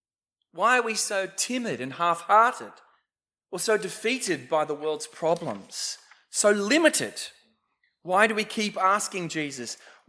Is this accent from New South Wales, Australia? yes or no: yes; Newtown, New South Wales, Australia; When I was growing up in Newtown, everyone knew about the block on Everleigh Street near Redfern Station.